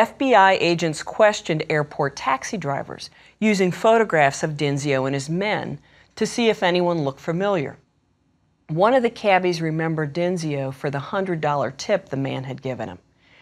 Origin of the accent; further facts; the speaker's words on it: Youngstown, Ohio, United States; from Youngstown in my home state of Ohio